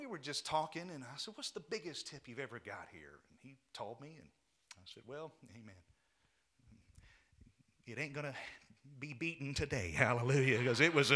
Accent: California, United States; I was raised in California. I know about shaking. I remember, I think I was 10, 9 or 10. We had a two-story house

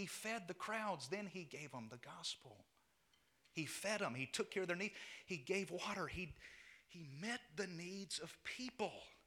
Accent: California, United States; I was raised in California. I know about shaking. I remember, I think I was 10, 9 or 10. We had a two-story house

